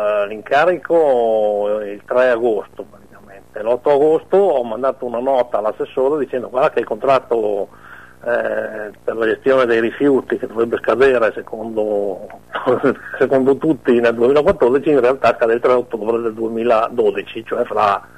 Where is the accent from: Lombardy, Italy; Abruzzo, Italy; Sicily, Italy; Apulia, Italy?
Lombardy, Italy; Mantua; io non sono né di Parma neanche emiliano, sono di Mantova